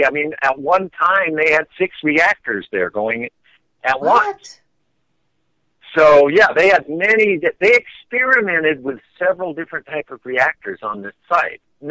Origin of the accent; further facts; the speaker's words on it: California, United States; Well, I grew up very near the Santa Susana Field Laboratory. As a matter of fact, when I grew up as a kid in the 50s and 60s, it was known as Rocketdyne.